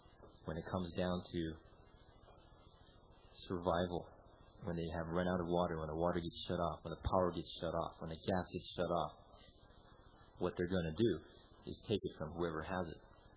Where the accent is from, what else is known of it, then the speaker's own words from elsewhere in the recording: Los Angeles, California, United States; We came from California, Southern California, in the Los Angeles area. We went through a lot of hardship. We had the riots. We have floods currently going on. We had fires, earthquakes.